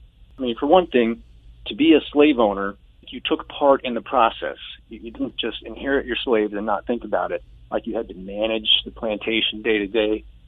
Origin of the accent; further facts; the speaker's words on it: Maryland, United States; And I was raised in Maryland, which is thought of as a border state, but really slavery was legal there.